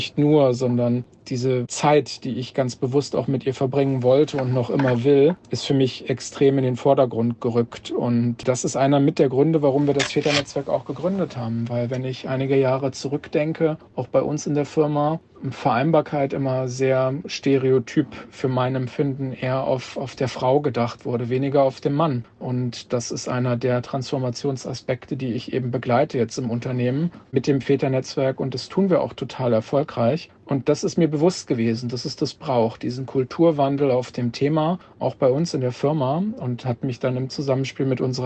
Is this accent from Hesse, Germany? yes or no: yes; Kassel, Hesse, Germany; born there; now in Hamburg, Germany; Ich bin 37 Jahre alt, bin gebürtiger Kasseler und bin seit etwas mehr als 15 Jahren in Hamburg